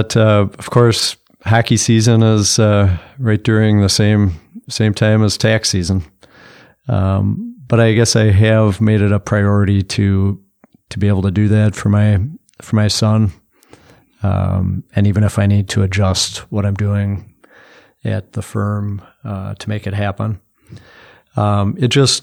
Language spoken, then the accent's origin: English; West St. Paul, Minnesota, United States; I grew up in West St. Paul, Minnesota, and great neighborhood. Betty Lane, it's a brand new neighborhood, just loaded with kids.